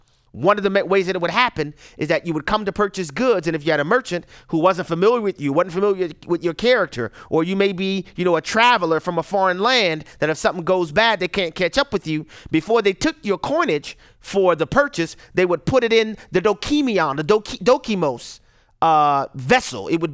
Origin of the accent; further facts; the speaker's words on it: Louisiana, United States; I had to take bar exams primarily because my home state, Louisiana, doesn't have reciprocity